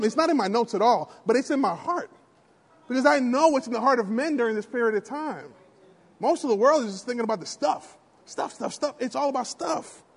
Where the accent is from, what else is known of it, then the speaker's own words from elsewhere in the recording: New York, United States; Y'all know I'm originally from New York.